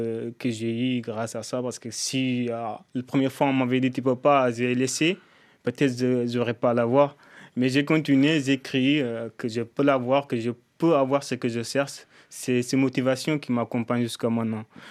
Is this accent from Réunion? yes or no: no; Senegal; now in France; Oui, je viens du Sénégal.